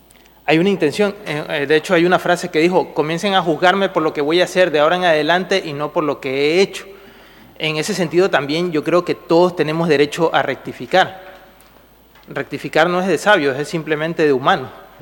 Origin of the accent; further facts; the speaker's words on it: Catalonia, Spain; ¿qué pasaría si en lugar de español, que lo soy, el catalán, que lo soy, dijera tal cosa